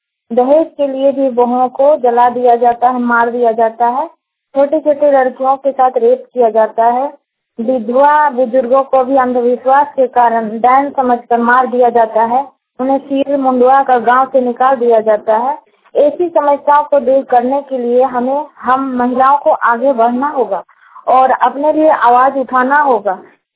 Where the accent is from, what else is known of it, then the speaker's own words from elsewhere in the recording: Dumri, Jharkhand, India; मैं गुमला डुमड्डी की रहने वाली हूँ।